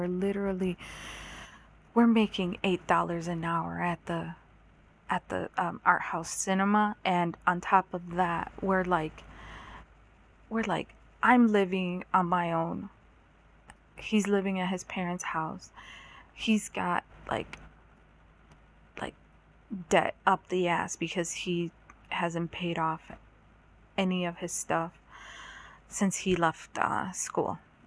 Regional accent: Chicago, Illinois, United States; Like, you guys, I'm from Chicago. There's a lot of sixes in Chicago, not a lot of tens.

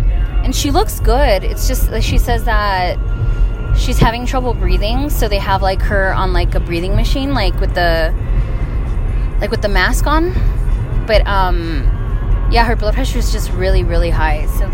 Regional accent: Los Angeles, California, United States; I was like, no, I'm from Los Angeles.

